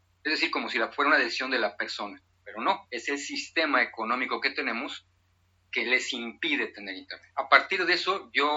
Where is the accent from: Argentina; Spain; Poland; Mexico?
Mexico; también me siento muy, muy mexicano, muy orgulloso de mis culturas precolombinas